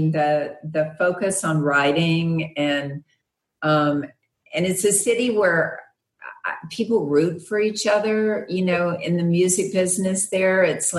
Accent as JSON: {"language": "English", "region": "Arkansas", "country": "United States", "said": "I'm from Arkansas, so West Memphis is in Arkansas."}